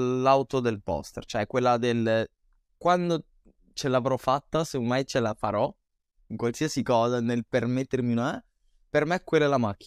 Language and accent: Italian; Emilia-Romagna, Italy; io non vorrei vantarmi, che vengo dalla Motor Valley